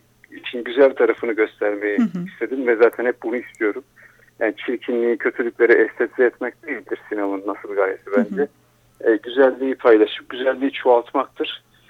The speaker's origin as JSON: {"language": "Turkish", "region": "Eskişehir", "country": "Turkey", "tie": "born or raised there", "said": "Yani evet ben Eskişehir'de büyüdüm. Köy gibi bir yerde içeride kaldı. Eskişehir'in içinde."}